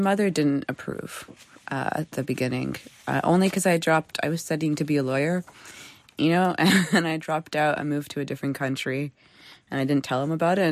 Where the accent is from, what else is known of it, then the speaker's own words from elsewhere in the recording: Toronto, Ontario, Canada; first language Somali; I grew up in a really strong Somali community, and it's a very tight-knit community. It's my first language.